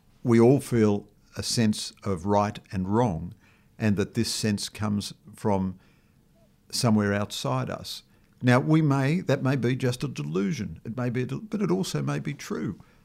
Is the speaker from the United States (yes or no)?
no; Ireland; I'm essentially an Irishman